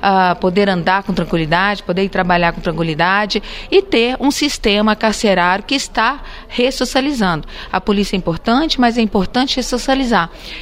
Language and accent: Portuguese; Juiz de Fora, Minas Gerais, Brazil; justamente porque somos aqui de Juiz de Fora, e eu tenho muito carinho com toda a região aqui.